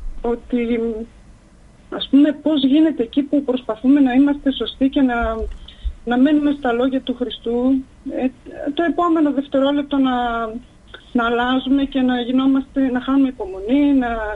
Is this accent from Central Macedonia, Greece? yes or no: yes; Gomati, Central Macedonia, Greece; από Χαλκιδική είμαι. Γωμάτι λέγεται το χωριό μου.